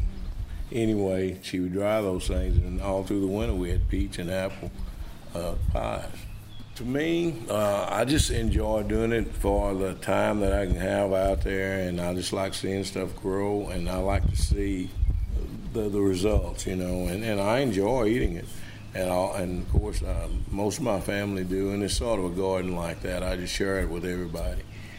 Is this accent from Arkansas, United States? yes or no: yes; Dardanelle, Arkansas, United States; And then they all just moved this direction to Dardanelle, and that's where we were born and raised right here.